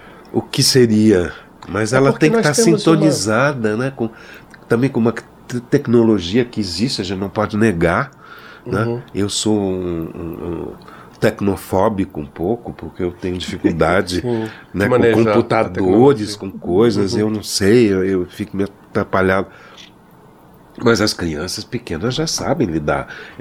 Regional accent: São Paulo, Brazil; now in Rio de Janeiro, Brazil; Nós somos de São Paulo, quer dizer, somos paulistanos, morando no Rio já há muito mais tempo que do que vivemos em São Paulo

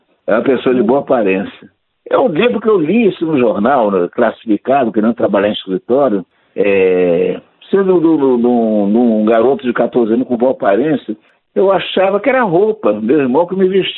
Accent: Rio de Janeiro, Brazil; Eu sou carioca da roça, né?

